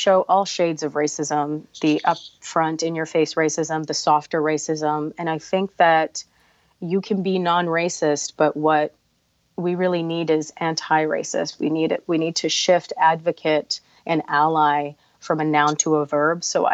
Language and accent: English; United States; for me as an American, I feel like, after 9/11, we almost had to become hyper-patriotic